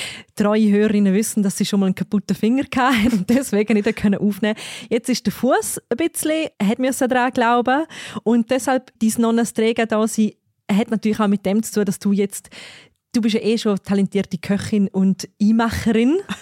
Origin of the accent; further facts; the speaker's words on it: Grisons, Switzerland; Also ich als Bündnerin kämpfe schon ein bisschen damit